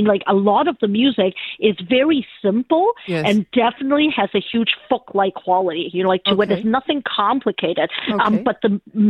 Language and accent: English; Hong Kong; I came from Hong Kong. I actually was born and raised in Hong Kong